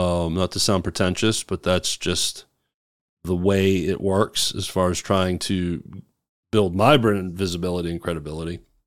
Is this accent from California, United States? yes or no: no; Hernando, Mississippi, United States; now that I have a local studio in my hometown of Hernando, Mississippi.